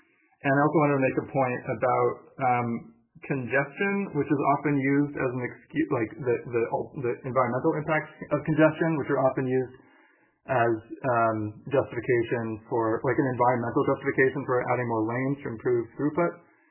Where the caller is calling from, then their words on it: Davis, California, United States; I'm calling in from Davis.